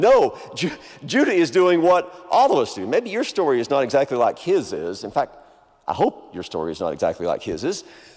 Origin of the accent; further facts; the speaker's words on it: Texas, United States; So I grew up in Texas, out in the country. We had horses, we had cattle.